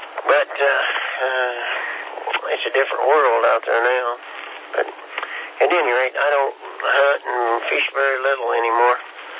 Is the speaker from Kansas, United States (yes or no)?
yes; Kansas, United States; But I'm from Kansas and we're a little slow.